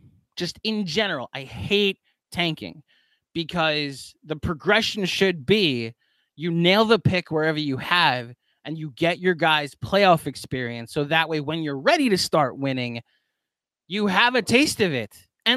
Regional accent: Cincinnati, Ohio, United States; I grew up in Cincinnati.

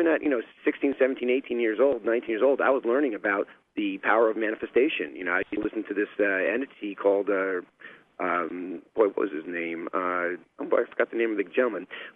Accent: New York, United States; growing up in New York in a dysfunctional family, learning all the hard things in life and through pain

